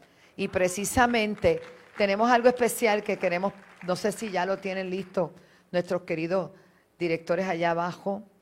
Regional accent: Toa Alta, Puerto Rico; así que soy de Toalta y soy de Bayamón. Y soy de Puerto Rico

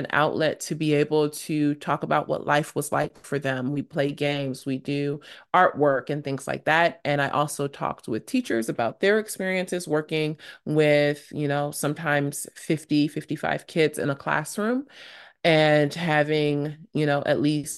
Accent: United States; I've been told that it's very interesting that I would use the term African American because truly I'm American.

